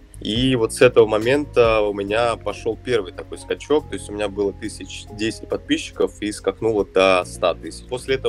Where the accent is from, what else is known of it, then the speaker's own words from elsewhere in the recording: Moscow, Russia; мне 26 лет, я из Москвы.